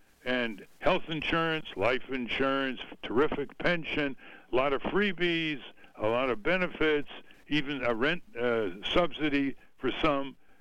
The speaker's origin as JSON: {"language": "English", "region": "New England", "country": "United States", "tie": "born or raised there", "said": "You know, I grew up in New England."}